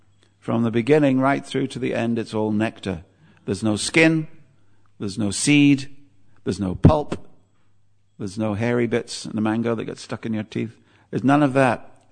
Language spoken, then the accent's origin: English; South West England, United Kingdom; I'm from Cornwall, which is right, it's the Siberia of England, Maharaj. It's like so far away from civilization, you know.